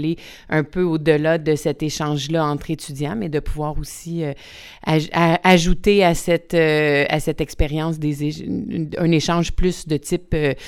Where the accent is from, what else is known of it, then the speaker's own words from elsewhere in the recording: Montreal, Quebec, Canada; born there; je suis née à Québec, je suis née même à Montréal. J'y enseigne depuis 20 ans maintenant.